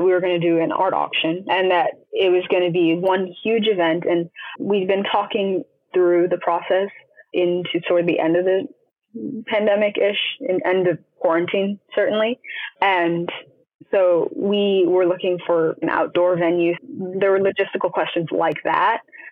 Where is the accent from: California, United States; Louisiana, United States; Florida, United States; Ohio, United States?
California, United States; Los Angeles; also born or lived in Ethiopia; I was born in Ethiopia and adopted at age 3 and moved to Los Angeles.